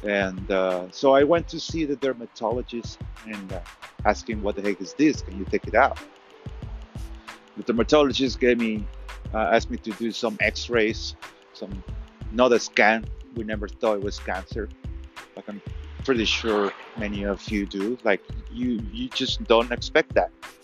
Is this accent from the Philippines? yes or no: no; Guatemala; English is a second language; moved away as an adult; now in United States; I am a guy from Guatemala. Currently, I am 39 years old. I'm about to turn 40 next year. I'm an illegal immigrant here in the United States